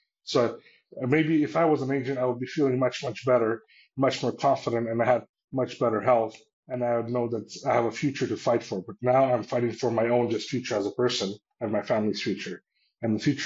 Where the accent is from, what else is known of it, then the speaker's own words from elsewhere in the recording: Canada; I grew up in the West. I grew up in Canada since I was 5 years old. I went to university in the United States